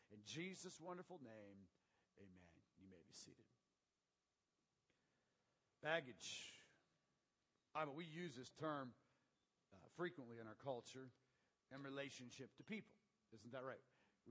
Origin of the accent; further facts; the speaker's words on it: Pacific Northwest, United States; It's our home state. We come from the Northwest